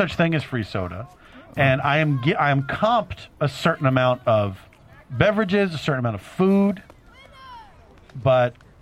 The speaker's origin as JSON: {"language": "English", "region": "New York", "country": "United States", "tie": "born or raised there", "said": "no, because I'm born and raised in New York."}